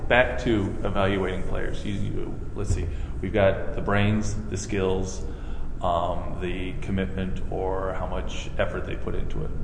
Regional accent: Germany; English is a second language; now in United States; growing up in Germany, we were taught to play very physically.

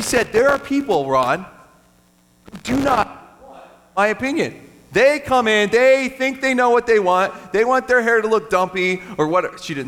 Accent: Japan; I grew up in Japan

